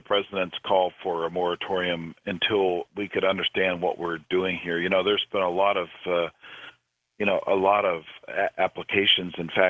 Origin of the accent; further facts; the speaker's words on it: Pennsylvania, United States; it started in my home state of Pennsylvania many, many years ago with Drake's Well.